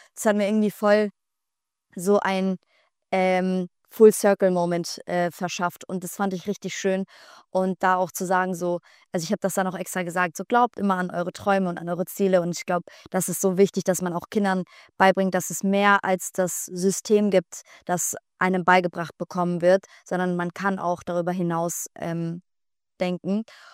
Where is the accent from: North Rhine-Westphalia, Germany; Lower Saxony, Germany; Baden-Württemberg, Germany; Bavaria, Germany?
Bavaria, Germany; Augsburg; now in Berlin, Germany; dann tatsächlich in meiner Heimatstadt Augsburg, weil da ist alles noch ein bisschen gesitteter.